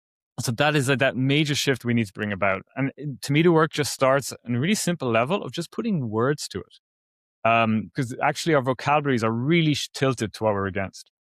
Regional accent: Ireland; growing up in Ireland, people weren't really very receptive to this story

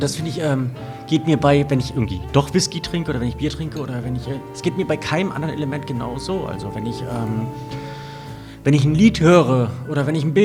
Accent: North Germany, Germany; weil ich im Norden groß geworden bin, ich brauche das weite Land.

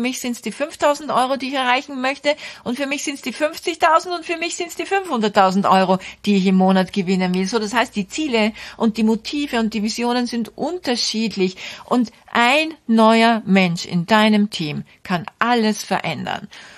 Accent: Austria; Groschelgeschäft bedeutet also bei uns in Österreich, also ein Geschäft, das nichts einbringt

